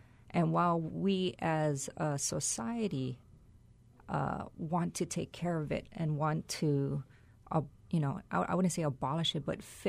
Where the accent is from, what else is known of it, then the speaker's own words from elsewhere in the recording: Hawaii, United States; A lot of my work here will talk about growing up in Hawaii, which is not your typical visions of Hawaii.